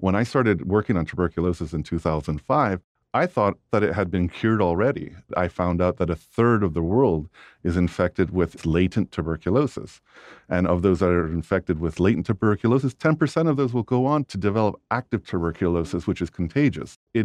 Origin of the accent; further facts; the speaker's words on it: Bethesda, Maryland, United States; also born or lived in Peru; Well, I was born in Peru. I was brought to the States by my parents, raised in Bethesda, Maryland. When I was 15, I returned back to Peru, finished high school, did college, worked for several years, was there until I was 27